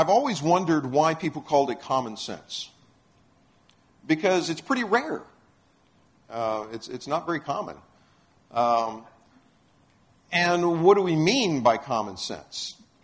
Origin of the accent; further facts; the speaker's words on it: Texas, United States; We're from Texas. We understand this picture.